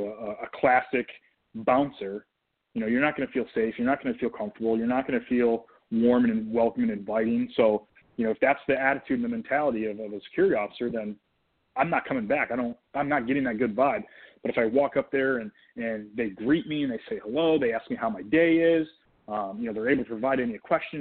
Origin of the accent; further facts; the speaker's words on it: Michigan, United States; you know, I'm Michigan is my home. I mean, that's my home state. I love the state.